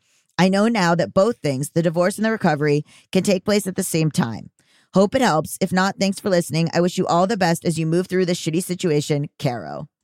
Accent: Canada; I'm from Canada, so the legal system is set up differently here.

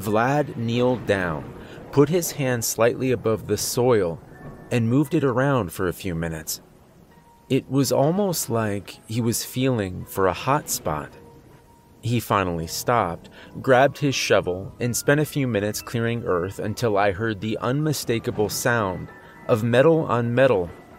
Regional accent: West Virginia, United States; I'm from West Virginia. My pronunciation of everything is kind of a mess by default, so I'm probably just not saying it correctly.

